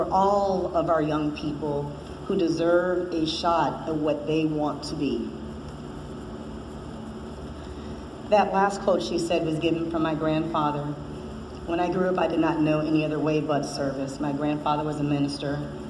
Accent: Midwest, United States; When I came to this community, it was very strange for me. I came from the Midwest.

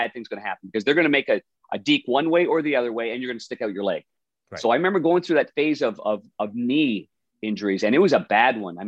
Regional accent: Ottawa, Ontario, Canada; I always think back though, this is just me, and I'm from Ottawa, you know that, Darren.

